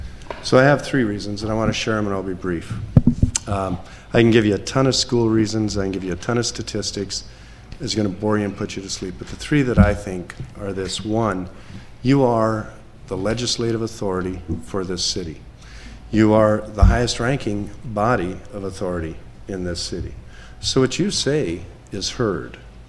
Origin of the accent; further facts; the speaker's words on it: Midwest, United States; I didn't grow up here. I grew up in the Midwest.